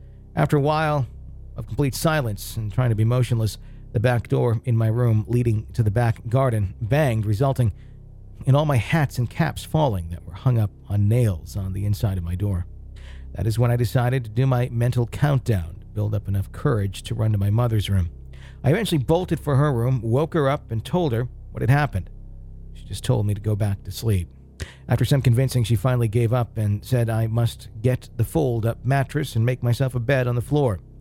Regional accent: Cape Town, Western Cape, South Africa; I'm from Cape Town, South Africa.

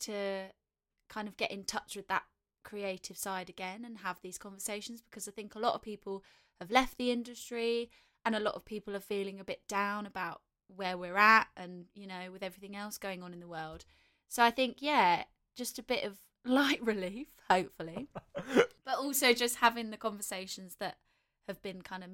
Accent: South East England, United Kingdom; I grew up in Surrey. Very rural, very lovely.

